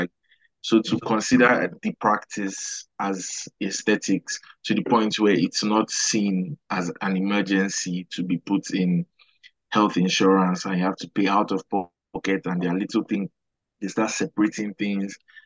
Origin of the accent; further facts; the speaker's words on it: Nigeria; moved away as an adult; now in Aberdeen, United Kingdom; I'm from Nigeria. I came over to Aberdeen in January of 2024 for my master's of science in public health and health promotion.